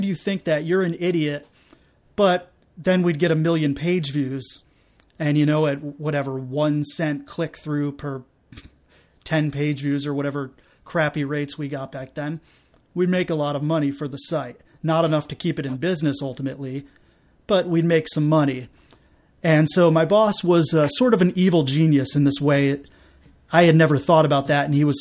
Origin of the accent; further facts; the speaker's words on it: Syracuse, New York, United States; Dan, I took a trip to our hometown of Syracuse, my hometown of Syracuse.